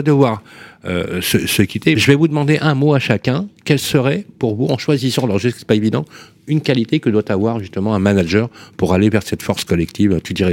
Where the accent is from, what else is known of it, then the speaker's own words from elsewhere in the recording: Lyon, Auvergne-Rhône-Alpes, France; j'aurais pas eu le même destin que quand j'ai grandi à la Sauvegarde ou à Balmont, à la Duchère.